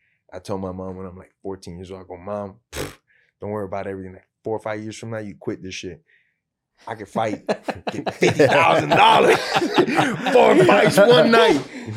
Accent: Miami, Florida, United States; first language Spanish; English is a second language; also born or lived in Peru; I barely spoke English because I grew up in the Latin community here in Miami until I was like four. So like my English was very limited. So now I go to Peru, no English whatsoever.

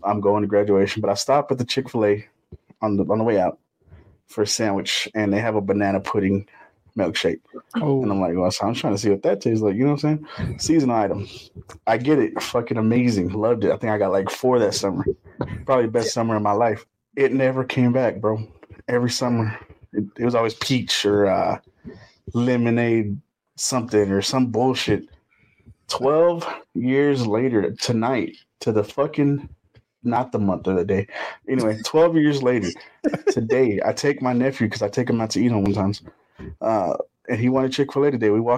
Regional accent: Brownfield, Texas, United States; You know, I grew up in Brownfield. We didn't spend a lot of time in Lubbock.

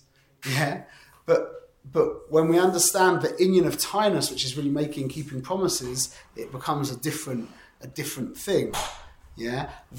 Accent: London, United Kingdom; where I grew up in London

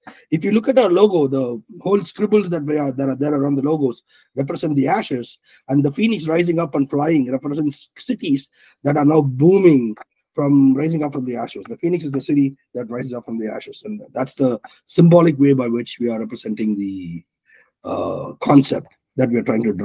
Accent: Detroit, Michigan, United States; I'm in Detroit. I'm from Detroit. I have the grit and I wear my grit.

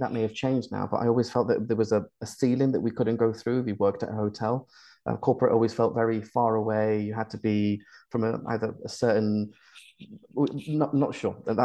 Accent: Spain; English is a second language; moved away as an adult; now in United Kingdom; So I was born and raised in Spain, so that's a completely different story.

